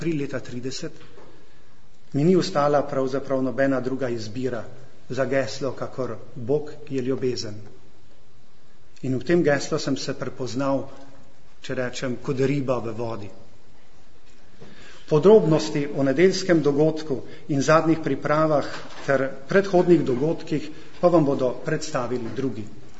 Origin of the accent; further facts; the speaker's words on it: Celje, Savinja, Slovenia; celske škofije, ki je sedaj moja rojstna škofija, ker veste, da prihajam iz Celja, iz okolice Celja, z Ostrožnega.